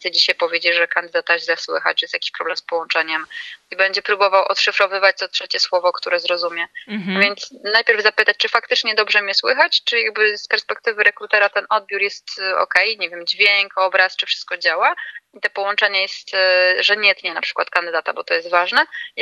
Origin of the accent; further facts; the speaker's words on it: Gdańsk, Pomeranian Voivodeship, Poland; ja jestem z Gdańska